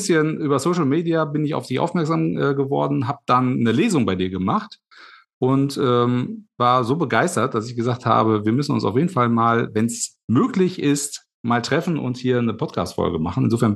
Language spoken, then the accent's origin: German; North Rhine-Westphalia, Germany; born there; ich komme ja gebürtig aus der Nähe von Attendorn tatsächlich. Also meine Wurzeln liegen auch im Sauerland.